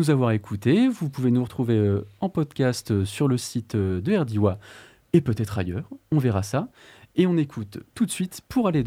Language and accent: French; Hauts-de-France, France; Oui, voilà, même chez moi dans le Nord, c'est pareil.